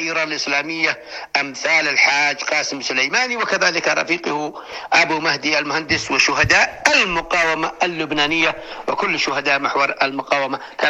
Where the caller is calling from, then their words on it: Sanaa, Amanat Al Asimah, Yemen; ونحن كيمنيين نترحم على شهدائنا